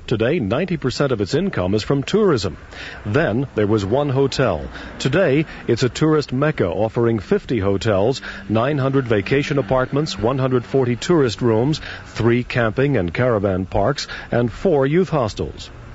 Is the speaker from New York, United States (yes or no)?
yes; New York, United States; moved away as an adult; now in Switzerland; Where I grew up back in the New York area, our summers were tropical and were measured in months, not days.